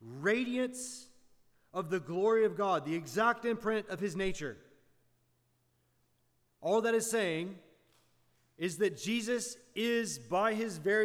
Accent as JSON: {"language": "English", "region": "Deep South", "country": "United States", "tie": "born or raised there", "said": "So I grew up in the Deep South. And in the Deep South, you never really like get a vast view of anything because it's just small rolling hills and pine trees."}